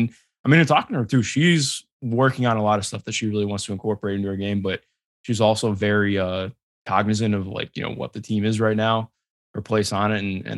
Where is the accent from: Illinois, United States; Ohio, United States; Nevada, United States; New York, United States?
Ohio, United States; like me growing up in Ohio. First time I ever had curry was an experience.